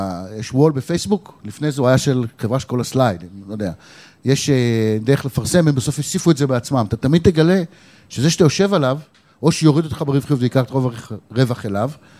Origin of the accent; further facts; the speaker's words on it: Petah Tikva, Central District, Israel; accent: Petah Tikva; אני לא מנסה להדגים לכם את המבטא שלי מפתח תקווה.